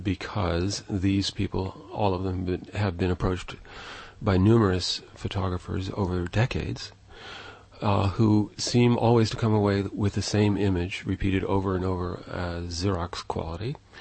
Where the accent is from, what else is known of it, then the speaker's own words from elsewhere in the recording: New York City, New York, United States; when I grew up in New York City, for the time I was there